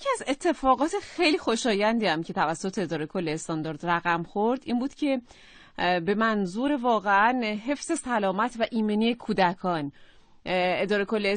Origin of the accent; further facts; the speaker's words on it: Iran; هممون میدونیم به عنوان یک ایرانی که برای پیشرفت، برای عمران، برای آبادانی